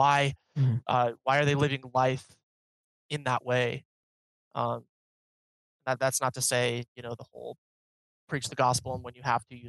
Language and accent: English; Phoenix, Arizona, United States; He planted a church here in my hometown of Phoenix.